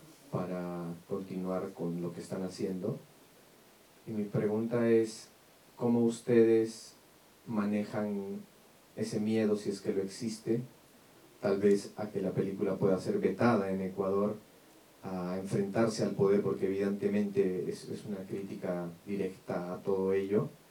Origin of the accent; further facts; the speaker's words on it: Peru; vengo desde el Perú.